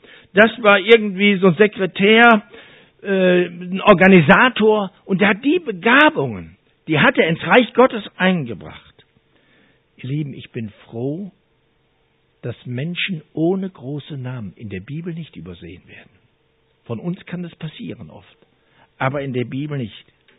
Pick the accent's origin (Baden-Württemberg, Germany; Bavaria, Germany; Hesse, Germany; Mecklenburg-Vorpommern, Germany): Hesse, Germany; Wir kommen aus Nordhessen und wie gesagt, wir sind ja schon ein bisschen älter.